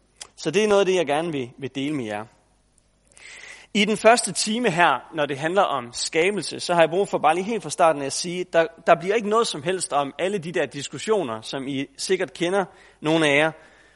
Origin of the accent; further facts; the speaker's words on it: Tarm, Central Denmark Region, Denmark; now in Copenhagen, Denmark; Og det er fordi både Elisabeth og jeg er her fra Vestjylland. Jeg er født og opvokset i Tarm, og flyttet fra Tarm til København for at studere teologi for nogle år siden.